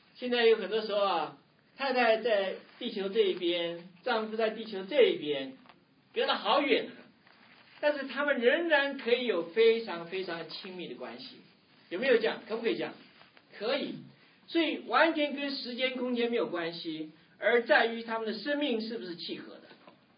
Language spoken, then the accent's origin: Chinese; China; 我们中国人